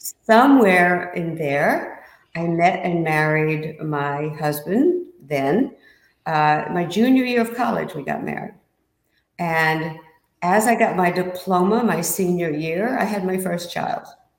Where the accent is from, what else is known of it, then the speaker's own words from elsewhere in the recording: Greenville, South Carolina, United States; Yes, I grew up in Greenville. My mother and father both were survivors of the Holocaust. They had to leave Vienna.